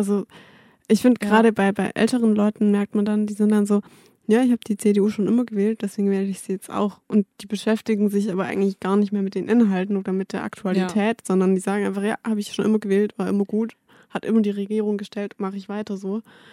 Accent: Stuttgart, Baden-Württemberg, Germany; Und ich komme ja aus Stuttgart

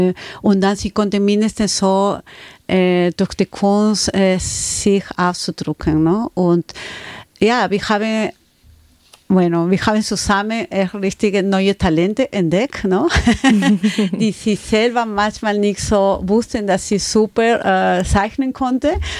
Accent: Chiclayo, Lambayeque, Peru; German is a second language; now in Germany; Ich bin schon Peruanerin, ne? Peru liegt in Südamerika, ne? Aber ich komme von der Nord von Peru, von Chiclayo. Und Chiclayo liegt ein bisschen mehr, so ungefähr 15 Minuten vom Meer.

